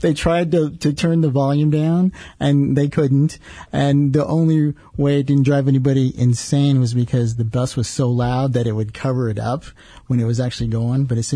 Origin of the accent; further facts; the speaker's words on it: West Coast, United States; Because, you know, growing up on the West Coast, you just – all the monuments and everything that you see is just truly – it was truly amazing.